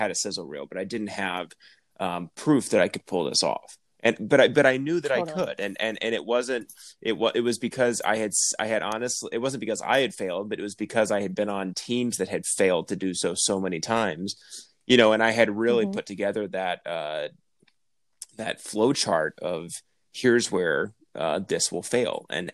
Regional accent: Texas, United States; I'm from Texas.

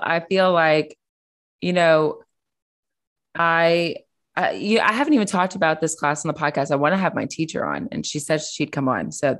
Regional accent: the South, United States; because I was raised in the South. And unfortunately my views weren't where they are now.

